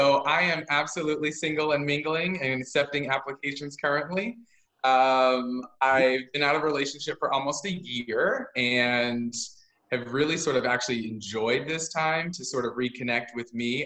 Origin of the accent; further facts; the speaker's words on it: Yuba City, California, United States; also born or lived in Kansas City, Kansas; I was born in the Midwest in good old land of Dorothy and Toto in Kansas City, Kansas. And we moved to California, Northern California, Yuba City, Marysville area